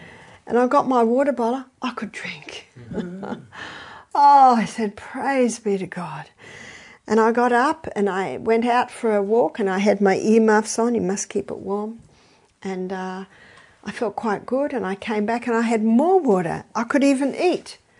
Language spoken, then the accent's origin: English; Australia; I'm Australian. This is Scotland.